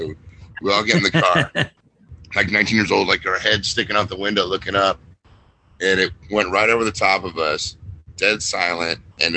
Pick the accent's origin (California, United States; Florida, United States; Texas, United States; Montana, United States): California, United States; North Hollywood; also born or lived in Shawnee Mission; I was born in Shawnee Mission, Kansas, but I grew up in North Hollywood.